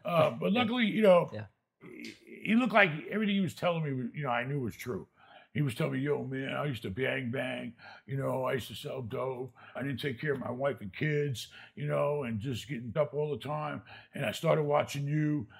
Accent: New York, United States; Similar story to me, because growing up in New York, I'd be dead by now.

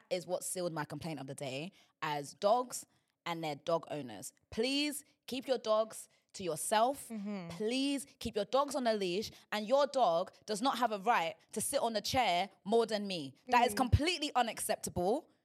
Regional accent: Nigeria; as a Nigerian woman, I need to be able to get things out of my system

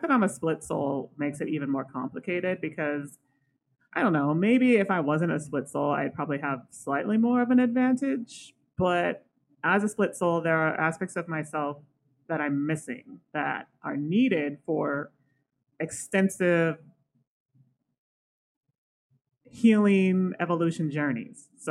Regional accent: United States; And, you know, I'm from the United States. I know that we love our guns.

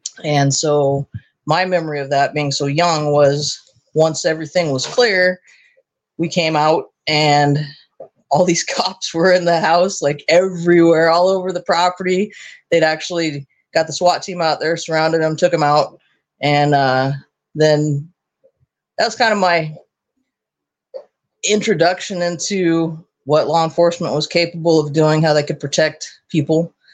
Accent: Alaska, United States; also born or lived in Oregon; So I was born in Oregon, and my dad was military, then transferred over to deputy sheriff. And when I was a teenager, he got a job working up in Alaska and brought our family up. And so we've been in Alaska since the late 80s

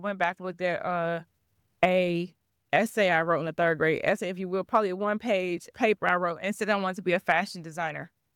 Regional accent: Ohio, United States; I'm from Ohio. Ohio is not the most fashionable place. But I was like, well, I'm not going to go to New York anytime soon. So I have to do something here.

